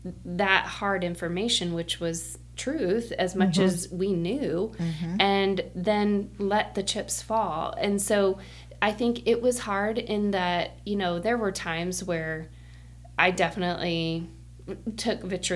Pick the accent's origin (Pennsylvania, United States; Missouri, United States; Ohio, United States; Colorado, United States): Missouri, United States; St. Louis; also born or lived in Northeast US; I grew up in in St. Louis, and I'm originally from the Northeast.